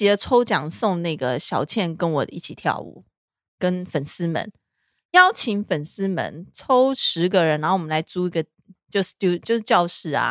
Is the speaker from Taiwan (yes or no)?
yes; Taiwan